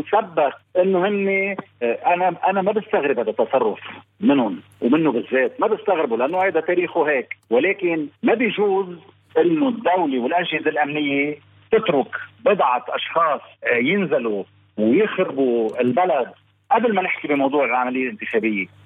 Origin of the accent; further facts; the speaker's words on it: Lebanon; ونحن مصلحتنا كلبنانيين أول شيء على المستوى الإنساني أن هالأهل يرجعوا على بيوتهم